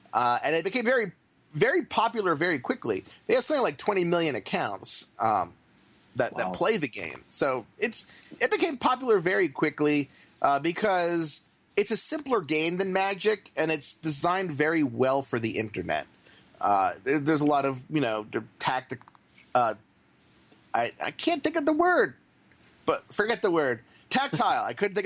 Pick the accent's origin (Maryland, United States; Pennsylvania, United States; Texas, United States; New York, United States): Maryland, United States; Baltimore; so I'm kind of in this weird situation in which I'm originally from Baltimore and I'm a Steelers fan.